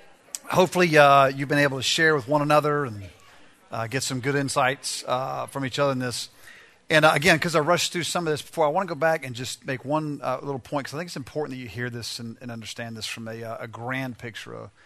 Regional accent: the South, United States; We're both born and raised in the South, and so, you know, once it gets below 60, it's bad news for us.

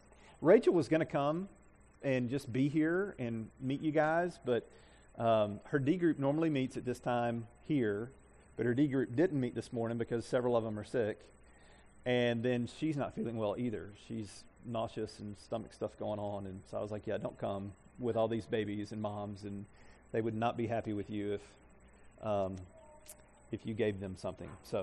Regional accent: Alabama, United States; I moved to small town Alabama, and I grew up in North Alabama.

